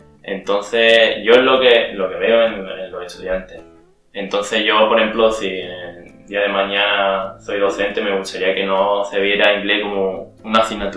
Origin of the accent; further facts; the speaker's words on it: Andalusia, Spain; accent: Andalusian; igual que aquí en España tenemos diferentes dialectos, nuestro acento andaluz.